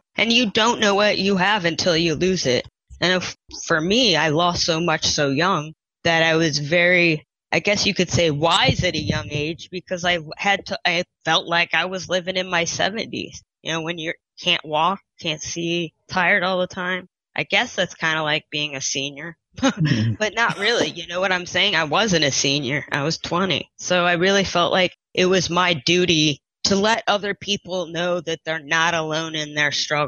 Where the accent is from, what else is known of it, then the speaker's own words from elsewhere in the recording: St. Louis, Missouri, United States; moved away as an adult; now in Portland, United States; Well, first of all, growing up in St. Louis was awesome. I loved it.